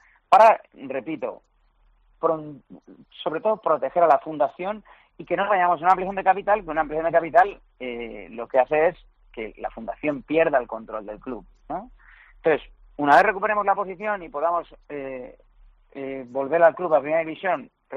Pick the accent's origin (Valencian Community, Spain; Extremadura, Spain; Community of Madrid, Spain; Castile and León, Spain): Valencian Community, Spain; yo soy un empresario valenciano